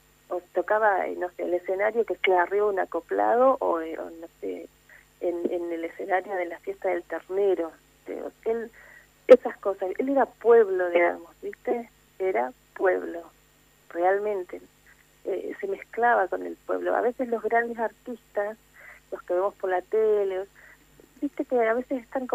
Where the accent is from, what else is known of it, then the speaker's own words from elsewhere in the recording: La Paz, Entre Ríos, Argentina; Nos hace bien, sí, como paceños, también como entrerrianos